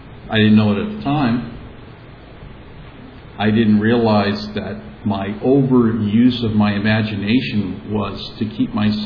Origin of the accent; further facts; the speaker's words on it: La Habra, California, United States; I grew up in La Habra in the hills. My parents built a home there in the 50s. And there was avocado groves and orange groves and lemon groves.